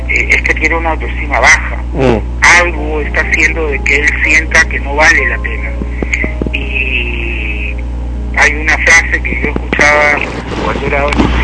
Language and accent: Spanish; Peru; nuestro Perú deje de ser un país llamado tercermundista